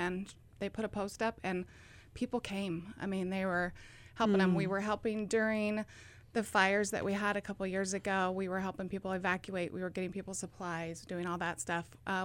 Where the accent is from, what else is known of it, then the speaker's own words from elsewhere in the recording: California, United States; now in Oregon, United States; that I have now been in Oregon for almost 20 years and really wanted to hunt and fish. I've fished, but I'm from California.